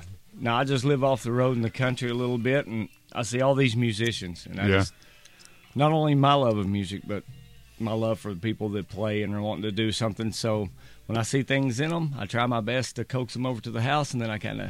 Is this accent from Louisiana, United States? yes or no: no; Glasgow, Kentucky, United States; Glasgow, Kentucky.